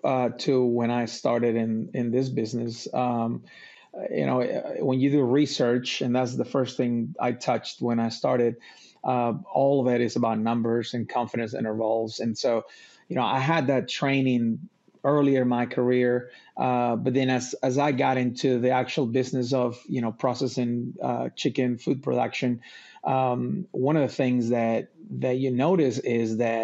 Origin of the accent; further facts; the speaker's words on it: Lima, Peru; English is a second language; moved away as an adult; now in United States; I am from Peru, originally from Lima, Peru. And due to my dad's professional career, we moved a lot.